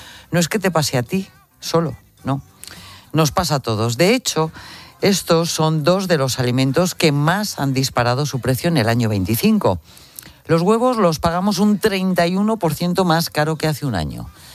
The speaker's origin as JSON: {"language": "Spanish", "town": "Burgos", "region": "Castile and León", "country": "Spain", "said": "Oye, yo soy de Burgos."}